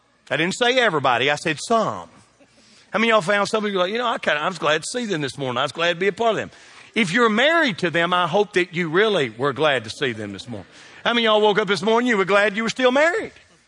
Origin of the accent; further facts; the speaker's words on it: Kentucky, United States; That's one of the things we're known for in Kentucky. Wherever in the world you go from, you say, I'm from Kentucky, they'll know you for two things.